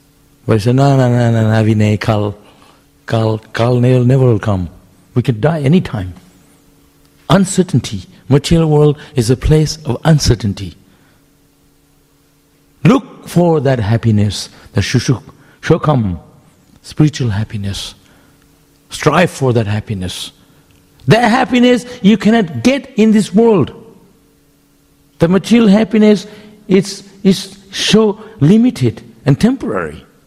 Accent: West Bengal, India; I grew up in Bengal, and I always wanted to go to the temple because they give prasad.

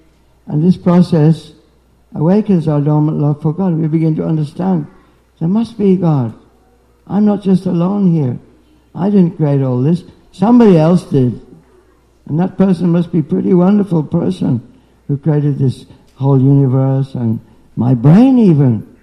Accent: Birmingham, West Midlands, United Kingdom; born there; So I'm thinking I'm from Birmingham, you know. I'm thinking I'm 74 years old.

